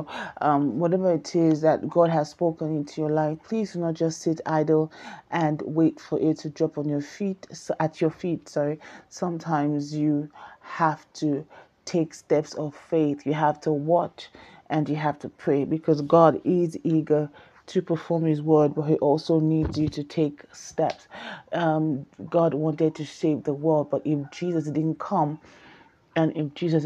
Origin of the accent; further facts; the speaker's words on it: Nigeria; whether you're in Nigeria, my home country